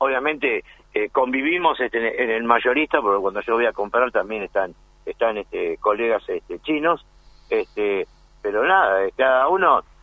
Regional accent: Morón, Buenos Aires Province, Argentina; Imagínense que yo soy de Morón

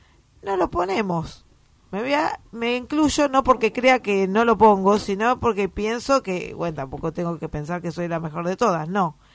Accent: Buenos Aires, Argentina; Y porque nosotros estamos cerca del Bajo Flores. Yo soy de Parque Chacabuco.

